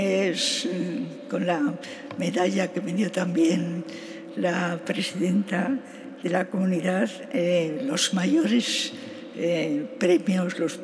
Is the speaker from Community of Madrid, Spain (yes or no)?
yes; Madrid, Community of Madrid, Spain; Es decir, que soy una madrileña castiza bastante, que tengo verdadero amor a Madrid